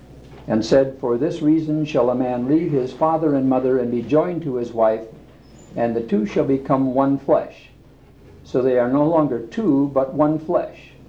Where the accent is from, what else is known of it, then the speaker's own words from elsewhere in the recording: Portland, Oregon, United States; from Portland, Oregon, and there I'm in private practice as a counselor